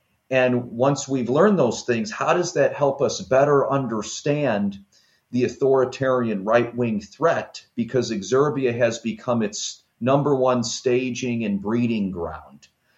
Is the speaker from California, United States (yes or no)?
no; Illinois, United States; So I grew up in the Chicagoland area.